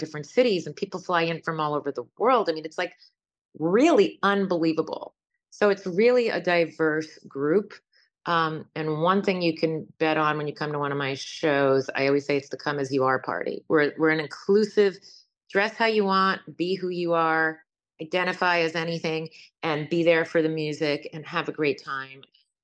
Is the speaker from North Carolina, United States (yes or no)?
no; New York, United States; And when I was a kid growing up in New York, it was my very first dream to be a Broadway star.